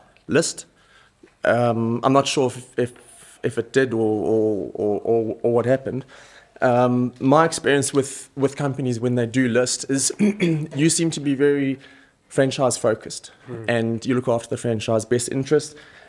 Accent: Sunshine Coast, Queensland, Australia; I'm from the Sunshine Coast, best place on earth.

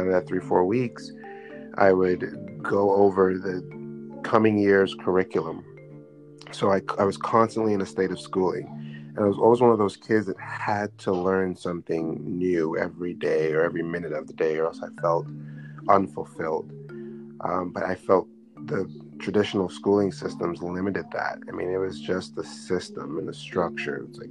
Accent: Guyana; born there; I was born in South America, and I was exposed to both private and public school. I actually attended the first private school in Guyana, a school called Maze under 12

